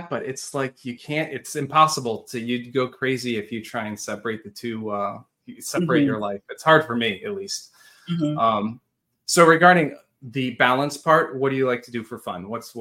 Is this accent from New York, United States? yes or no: yes; New York, United States; I'm originally from New York, like everybody else down here.